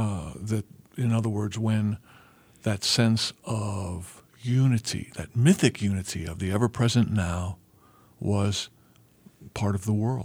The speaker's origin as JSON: {"language": "English", "town": "New York City", "region": "New York", "country": "United States", "tie": "born or raised there", "said": "my parents were from Ireland, and I grew up in Queens, New York"}